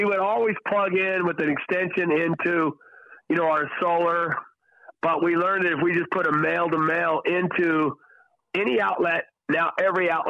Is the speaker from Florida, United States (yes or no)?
no; Texas, United States; Look, I grew up in Texas, okay, so I don't have a problem criticizing it.